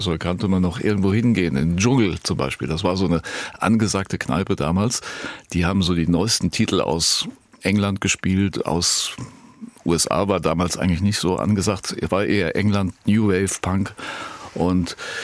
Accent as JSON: {"language": "German", "town": "Bad Camberg", "region": "Hesse", "country": "Germany", "said": "ich komme ja aus Bad Camberg"}